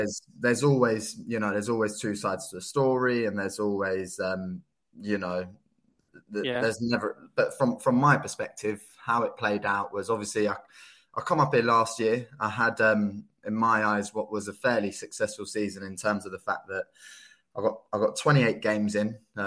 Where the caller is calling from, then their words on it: Inverness, Scotland, United Kingdom; I'm in Inverness. I'm in Scotland, which is, it's actually a very nice sunny day at the minute.